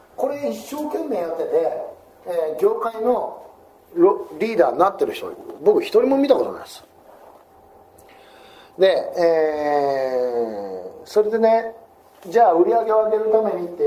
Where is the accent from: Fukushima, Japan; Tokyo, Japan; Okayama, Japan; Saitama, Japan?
Okayama, Japan; 岡山、私岡山出身なんですね。